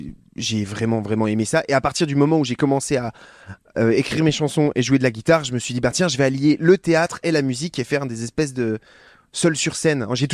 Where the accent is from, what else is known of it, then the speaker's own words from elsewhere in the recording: Grand Est, France; J'ai grandi dans le nord-est de la France, dans des montagnes, des petites montagnes, une région montagneuse qui s'appelle les Vosges. Jusqu'à mes 22, 23 ans, et après mes études, et ben je suis parti dans des plus hautes montagnes encore et à l'océan. Et maintenant, je vis entre l'océan et des hautes montagnes.